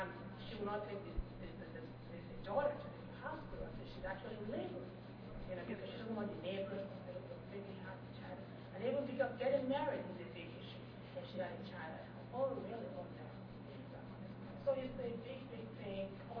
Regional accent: Nigeria; now in United States; I'm a woman health nurse specialist here in the United States, California. And I'm from Nigeria

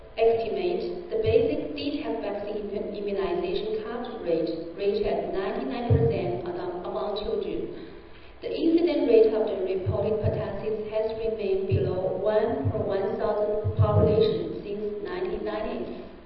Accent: Beijing, China; Good morning. … I come from Beijing City and China.

